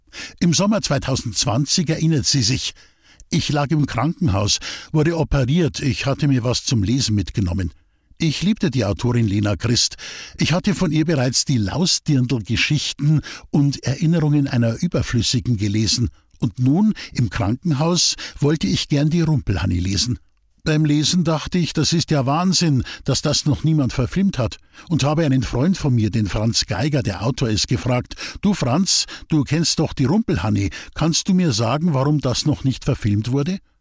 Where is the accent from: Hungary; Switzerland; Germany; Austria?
Germany; Bavaria; accent: Bavarian; weil unser bayerischer Dialekt angeblich zu stark und unverständlich sei